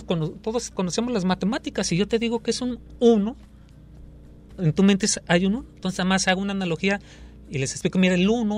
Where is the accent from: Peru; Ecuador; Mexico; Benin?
Mexico; Guadalajara, Jalisco; tenía como 3-4 años. Yo soy de Guadalajara.